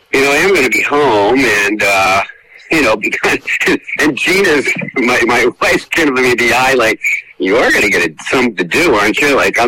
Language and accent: English; California, United States; I grew up in Southern California, I played a lot of sports and did a lot of things and this and that.